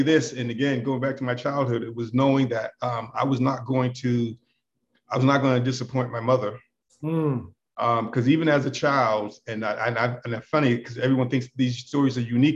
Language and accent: English; Boston, Massachusetts, United States; moved away as an adult; also born or lived in upstate New York; when I moved to upstate New York from Boston, that's when I first left Boston.